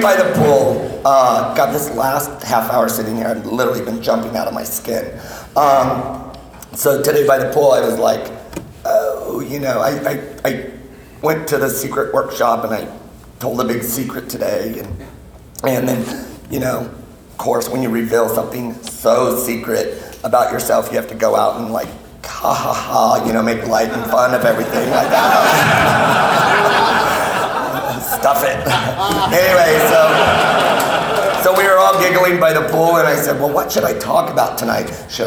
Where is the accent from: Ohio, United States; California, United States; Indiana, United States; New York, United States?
California, United States; Van Nuys; You know, I was a minority in Van Nuys. And anyway, so I'm from Van Nuys, and you know, I grew up in that family